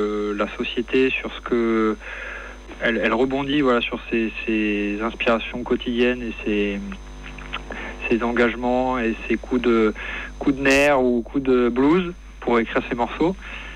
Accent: Toulouse, Occitanie, France; Ouais, on est toulousain, donc le groupe il s'est formé à Toulouse.

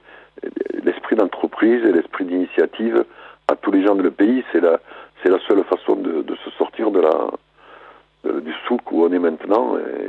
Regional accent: France; Je suis un bon français, mais je veux corriger la France de cette bêtise

